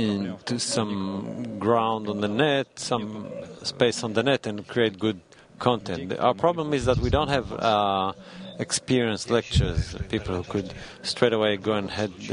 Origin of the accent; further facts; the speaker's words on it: Krasnoyarsk, Krasnoyarsk Krai, Russia; English is a second language; And I'm from Krasnoyarsk